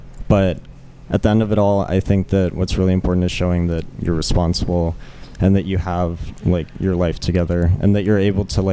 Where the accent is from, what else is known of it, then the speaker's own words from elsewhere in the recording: Georgia, United States; now in New York City, United States; I'm from Georgia originally. And when I'm back in Georgia, the type of lifestyle I live is different from what it is here in New York City.